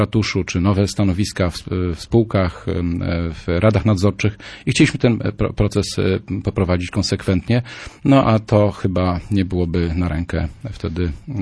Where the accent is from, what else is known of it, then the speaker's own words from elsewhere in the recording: Słupsk, Pomeranian Voivodeship, Poland; born there; żeby pracować dla swojego miasta, w którym się urodziłem, na którym mi bardzo zależy